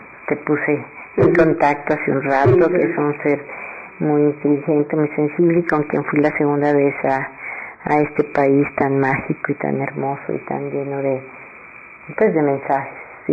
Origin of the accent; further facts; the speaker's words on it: Monterrey, Nuevo León, Mexico; me he sentido siempre muy regia, extraño, añoro, adoro mi tierra natal.